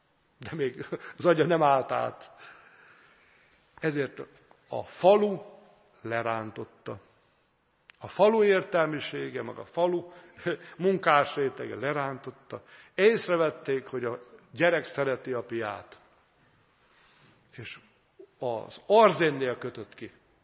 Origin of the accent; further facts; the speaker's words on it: Hungary; Hát itt mindenki panaszkodik. Magyarok vagyunk, nem? Nekünk az illik, hogy panaszkodjunk, siránkozunk, hallottuk.